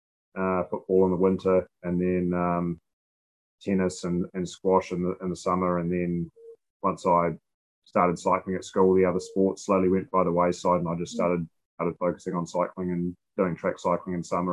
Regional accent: Auckland, New Zealand; Like, I grew up in Auckland, which has a lot of traffic

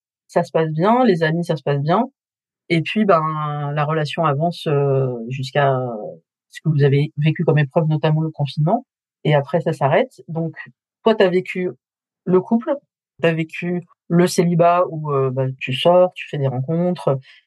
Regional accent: France; born there; moi, je suis née ici, je suis née en France. En fait, je suis française, moi. Oui, je suis d'origine algérienne, mais je suis française. Je peux vous faire un accent de banlieue, si vous voulez.

